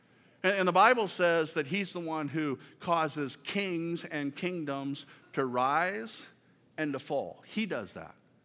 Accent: Kearney, Nebraska, United States; And Bud was my youth leader when I was growing up in Kearney.

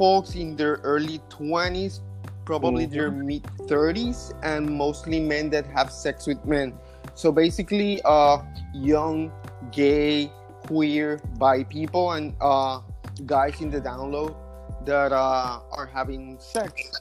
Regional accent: Puerto Rico; now in San Juan, Puerto Rico; I have been living with HIV for 7.5 years now. I'm originally from Calle, Puerto Rico. It's a town in the center of the island. So I'm a little country boy in that sense. but I'm currently living in San Juan.

